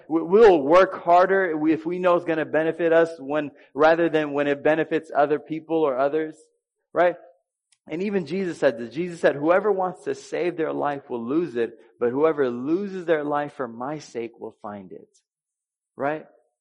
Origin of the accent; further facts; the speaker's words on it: Dallas, Texas, United States; Again, I'm from Dallas, which is a pretty big city, and I was mainly raised there, and education there is terrible, so I didn't learn a lot.